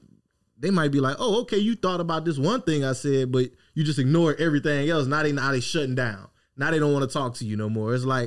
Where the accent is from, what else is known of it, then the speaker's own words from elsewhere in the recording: Opelousas, Louisiana, United States; I'm this dude from Opelousas, Louisiana. I played football at Louisiana Tech